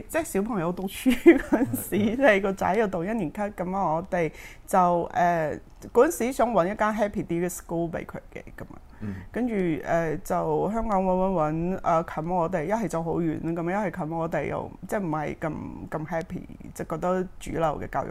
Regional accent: Harbin, Heilongjiang, China; Chinese is a second language; now in Hong Kong; 是很喜歡廣東話的，作為一個距離我家鄉，即我是哈爾濱人，距離我家鄉很遠，整個文化背景完全不同的一種語言

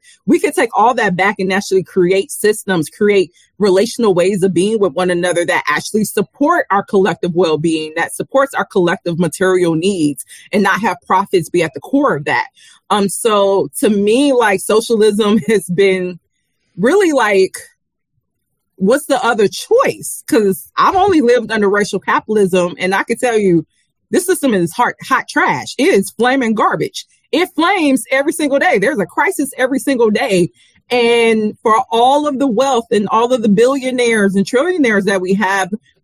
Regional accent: Chicago, Illinois, United States; So for me, again, you know, growing up in Chicago, I know policing happens in largely Black working class communities

